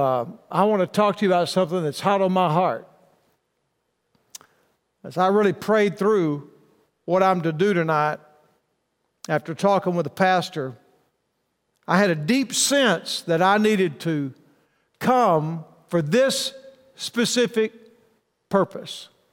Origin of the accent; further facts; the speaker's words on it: Texas, United States; now in Arkansas, United States; I'm from Northwest Arkansas now. I'm a Texas boy. And the Lord moved me to Arkansas.